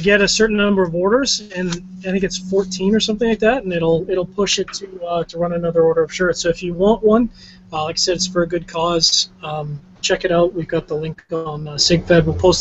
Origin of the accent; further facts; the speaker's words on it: Canada; I know I'm Canadian